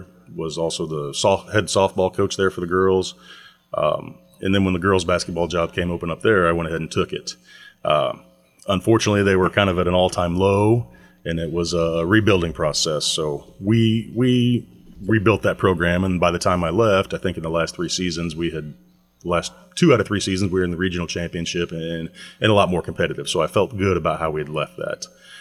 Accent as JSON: {"language": "English", "region": "Illinois", "country": "United States", "tie": "born or raised there", "also_born_or_lived": "Greenfield", "said": "You know, I'm a Jersey County boy. Okay. I grew up here."}